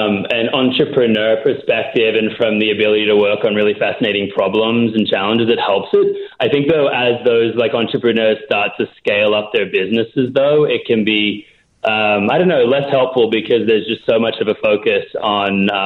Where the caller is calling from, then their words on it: Chicago, Illinois, United States; I'm calling from Chicago, but clearly my Australian phone isn't playing